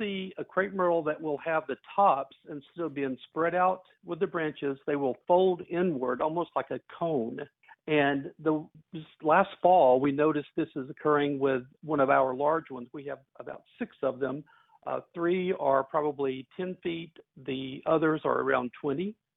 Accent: Nashville, Tennessee, United States; I'm from Nashville, Tennessee, and happy to be on your show.

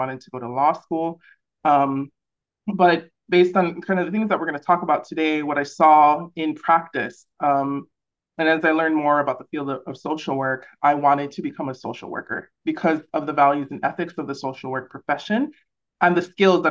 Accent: Hawaii, United States; also born or lived in American Samoa; I was born in American Samoa, and raised in Hawaii, so I felt the draw to wanting to connect with my island people.

